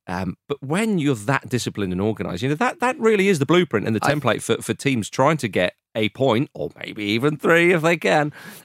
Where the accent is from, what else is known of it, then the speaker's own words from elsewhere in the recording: Kingston upon Thames, London, United Kingdom; born there; I was born in Kingston upon Thames.